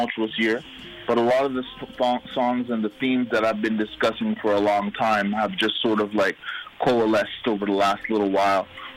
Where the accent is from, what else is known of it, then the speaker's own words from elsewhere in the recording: Montreal, Quebec, Canada; I was born and raised in Montreal, like you said, of Jamaican descent.